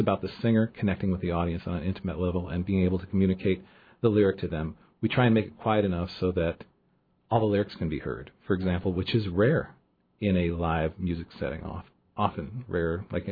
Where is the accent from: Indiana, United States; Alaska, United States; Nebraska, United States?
Alaska, United States; Juneau; I'm from Juneau, and, you know, my motto is bloom while you're planted.